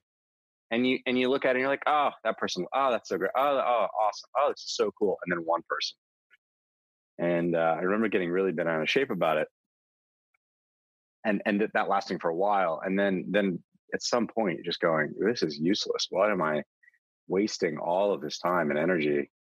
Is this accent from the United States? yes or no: yes; Texas, United States; I grew up in Texas. Dad's a lawyer.